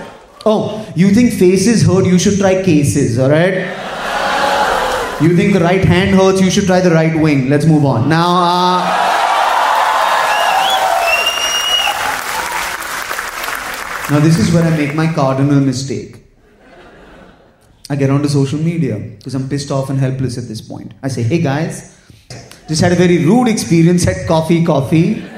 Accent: India; Guys, I'm an Indian man.

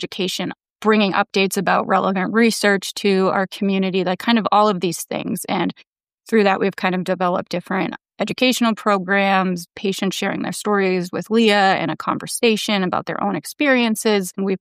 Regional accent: Massachusetts, United States; born and raised in Massachusetts.

